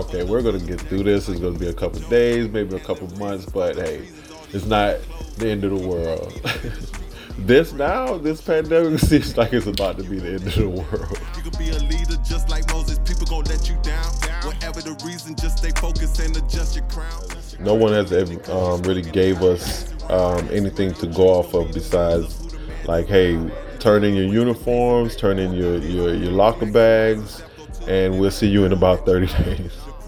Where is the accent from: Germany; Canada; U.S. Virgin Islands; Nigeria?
U.S. Virgin Islands; I'm from the Virgin Islands. We face natural disasters the same as Florida.